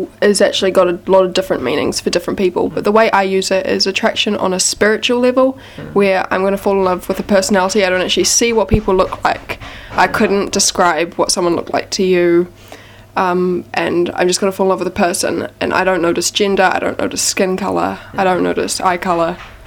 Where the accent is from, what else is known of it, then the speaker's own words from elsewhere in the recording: Auckland, New Zealand; West Auckland.